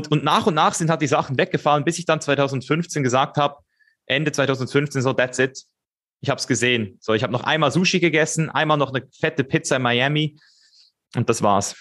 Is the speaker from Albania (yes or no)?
no; Switzerland; moved away as an adult; Ich bin ja ursprünglich Schweizer und bin dann 5, 6 Jahre um die Welt gereist, eigentlich nonstop